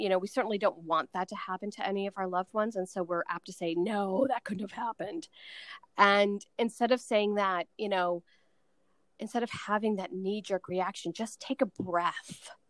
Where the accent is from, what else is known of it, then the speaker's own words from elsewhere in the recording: New York, United States; also born or lived in New Jersey; I was actually born in Jersey, and then my parents moved to New York, and I lived there for 20 plus years, and we lived about an hour out of the city. I actually grew up on a mountain.